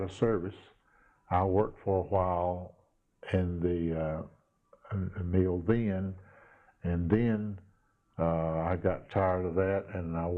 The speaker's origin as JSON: {"language": "English", "town": "Asheboro", "region": "North Carolina", "country": "United States", "tie": "born there", "lives_now": "Eden, United States", "said": "In Asheboro, North Carolina."}